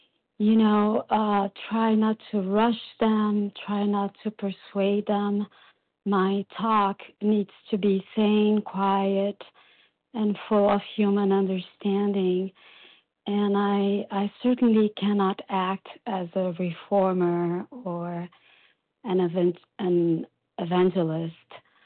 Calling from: Brazil; and I'm calling from Brazil.

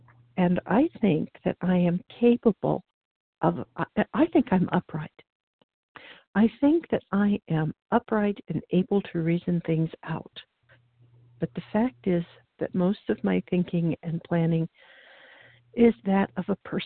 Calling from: Oregon, United States; I'm calling from Oregon this morning.

